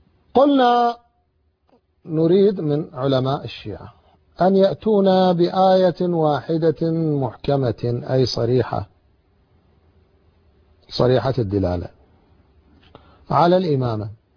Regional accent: Iraq; born or raised there

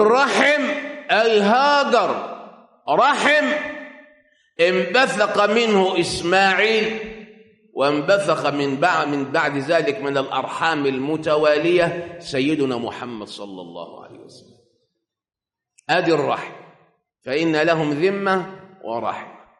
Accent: Egypt; طبعا احنا كمصريين

